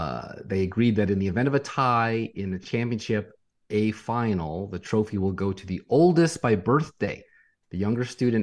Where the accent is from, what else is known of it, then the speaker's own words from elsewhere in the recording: United States; You know, in America, I'm an American, I'm going to say me at least, we like our athletes to be underdogs, right?